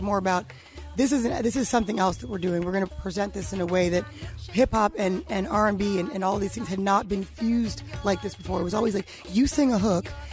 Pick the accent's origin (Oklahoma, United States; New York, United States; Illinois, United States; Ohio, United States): New York, United States; because I was from New York, or that I was black, or that I was a girl